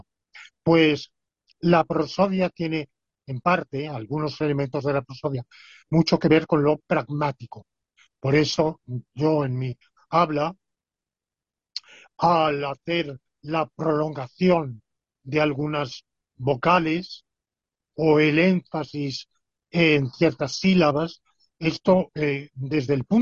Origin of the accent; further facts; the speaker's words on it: Spain; yo como española, yo confieso que entiendo mal lo